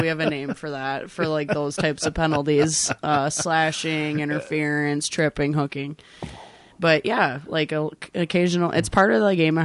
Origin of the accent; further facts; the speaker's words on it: Red Wing, Minnesota, United States; I'm from Red Wing. I grew up in Red Wing.